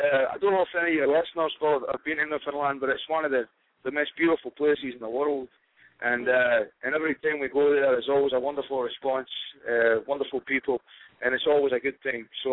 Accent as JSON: {"language": "English", "town": "Glasgow", "region": "Scotland", "country": "United Kingdom", "tie": "born or raised there", "lives_now": "United States", "said": "I was born and raised in Glasgow, Scotland. And my father brought my brother and my mother to North America seeking opportunity."}